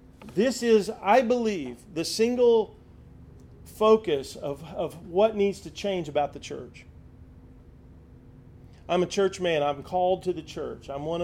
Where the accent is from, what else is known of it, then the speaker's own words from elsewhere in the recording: United States; Well, I'm a Christian, but I'm also an American.